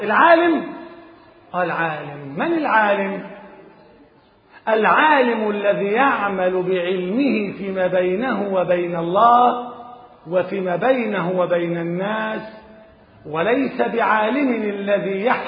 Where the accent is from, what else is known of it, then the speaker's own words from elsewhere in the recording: Egypt; أن ترفع البلاء والمحن عن بلدنا مصر